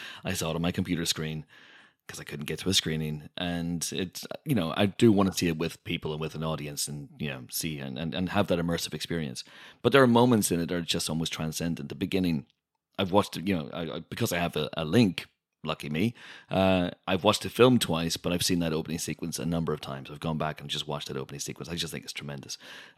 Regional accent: Ireland; accent: Irish; I think if my Irish accent becomes more exaggerated during the course of this review, then I apologise.

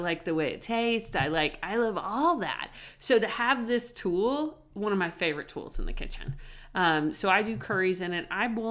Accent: Texas, United States; Like when I grew up in Texas, some dryers would be gas.

